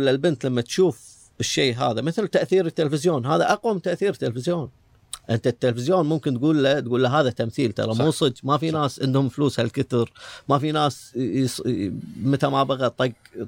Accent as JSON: {"language": "Arabic", "country": "Kuwait", "said": "هذا بصدمكم يعني ككويتيين يعني إحنا"}